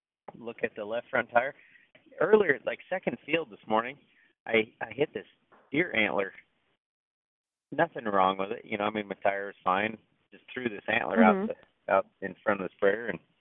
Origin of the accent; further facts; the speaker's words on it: Wray, Colorado, United States; I'm from Ray, Colorado, northeastern part of the county, or of the state.